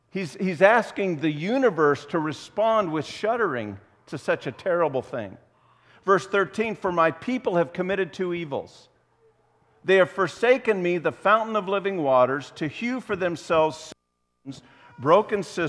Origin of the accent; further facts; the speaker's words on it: Midwest, United States; We're going to think wells, because we're from the Midwest.